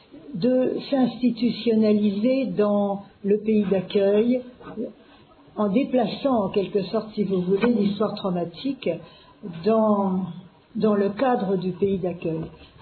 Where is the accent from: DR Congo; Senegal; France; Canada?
France; born there; puisque je suis née en France en 1934